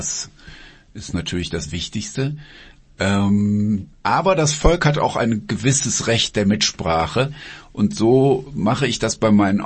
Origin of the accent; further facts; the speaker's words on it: Wuppertal, North Rhine-Westphalia, Germany; meine Heimatstadt Wuppertal